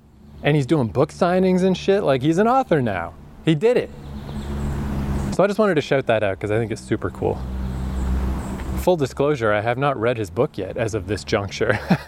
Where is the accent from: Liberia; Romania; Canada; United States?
Canada; Atlantic Canada; while I'm here in my hometown, every fucking year, this is like the third year, I guess, the mosquito population in Atlantic Canada is bananas.